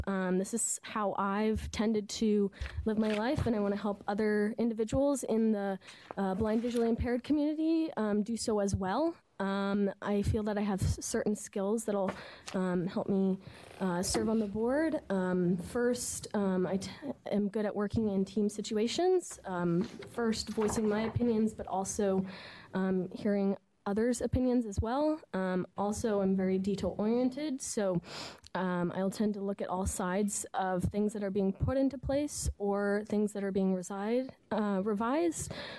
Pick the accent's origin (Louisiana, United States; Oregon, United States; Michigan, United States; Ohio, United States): Oregon, United States; Portland; I'm from Portland, Portland, Oregon.